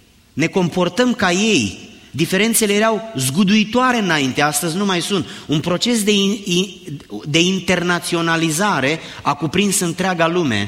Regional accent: Romania; noi nu mai suntem români, nici nu știu dacă mai există români

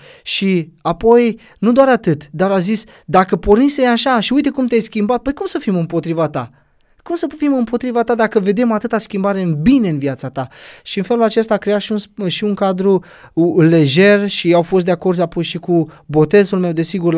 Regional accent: Drăgănești-Olt, Olt County, Romania; also born or lived in Slatina; sunt un drăgănești olt, am fost născut în Slatina, la 36 de kilometri de Drăgănești și am dus acasă imediat. Am crescut în Drăgănești, am terminat clasele 1-8 în Drăgănești și apoi liceul.

